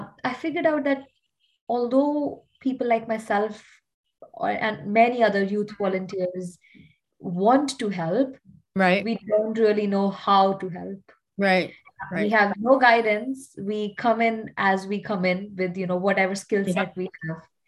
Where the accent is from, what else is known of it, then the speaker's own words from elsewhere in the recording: India; So I guess like most people would have figured it out by now that I'm not from the UK. I'm from India